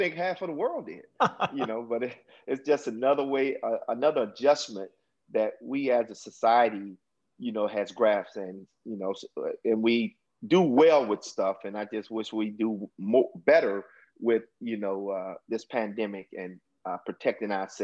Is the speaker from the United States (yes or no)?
yes; Aurora, Illinois, United States; one in Aurora, my hometown, and the other one in the South Suburbs.